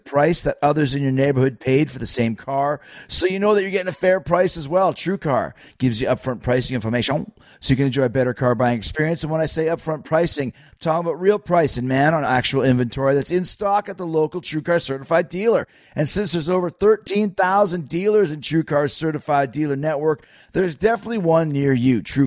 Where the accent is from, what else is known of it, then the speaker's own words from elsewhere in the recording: Winnipeg, Manitoba, Canada; when I grew up in Winnipeg, home of Kenny Omega as well, and Don Callis.